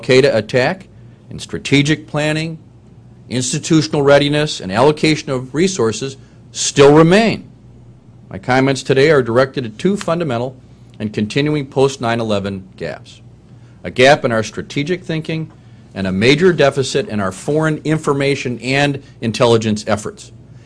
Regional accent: Wisconsin, United States; In a way, the New America Foundation reminds me a little of my home state of Wisconsin, a purple state that, like NAF, transcends the conventional political spectrum.

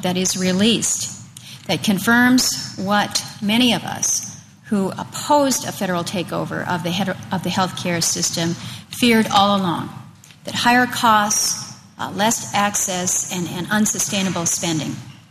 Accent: Alaska, United States; Now, the situation in my home state of Alaska is particularly dire

